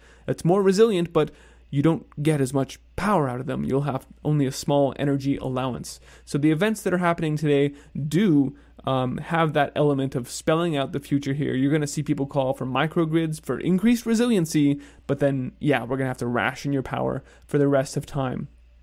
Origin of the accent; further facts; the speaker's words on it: Texas, United States; all eyes are on my home state of Texas, where it's just not supposed to get this cold.